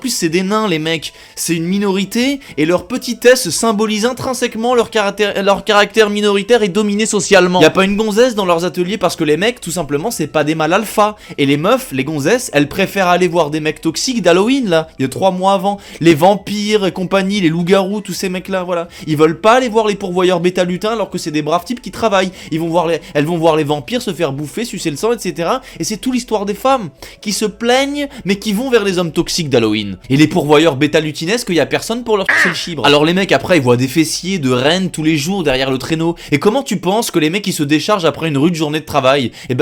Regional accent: Normandy, France; Moi, je suis Normand, je fais des vidéos

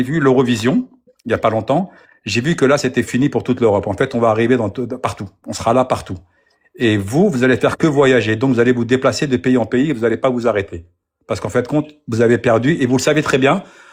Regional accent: France; Moi, je suis français de souche d'origine tunisienne.

